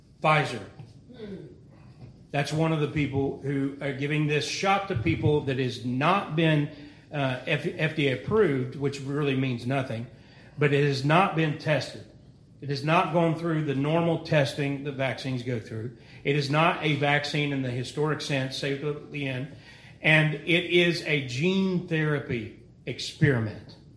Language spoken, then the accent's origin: English; United States; See, I'm American. I believe in freedom.